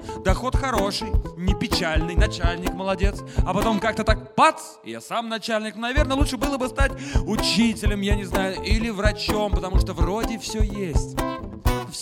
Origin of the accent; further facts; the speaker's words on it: Saratov, Saratov Oblast, Russia; Я из Саратова, и я саратовец, и поэтому, да, Саратов.